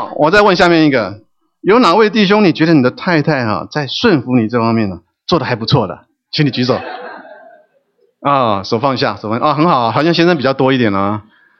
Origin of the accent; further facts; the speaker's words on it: Taiwan; 我从台湾来啊，台湾来的大家都知道